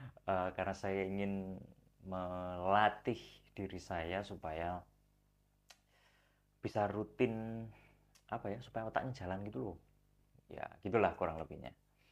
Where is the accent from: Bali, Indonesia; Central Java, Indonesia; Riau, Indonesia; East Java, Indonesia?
East Java, Indonesia; kalau bahasa kita orang Surabaya, Sidoarjo itu kayak gemes gitu ya.